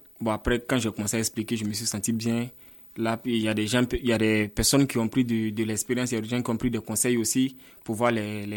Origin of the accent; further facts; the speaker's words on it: Abidjan, Côte d’Ivoire; now in France; Il vient de l'Afrique de l'Ouest, plus précisément en Côte d'Ivoire, dans la ville d'Abidjan, la capitale économique. Là, maintenant, je suis en France. J'ai eu un an en France.